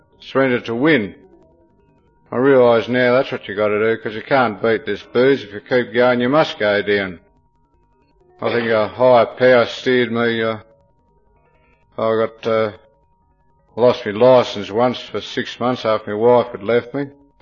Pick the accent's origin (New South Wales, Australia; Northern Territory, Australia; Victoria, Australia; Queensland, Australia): Victoria, Australia; Melbourne; I come from Melbourne, I'm from a group in Melbourne, the Murrumbina Group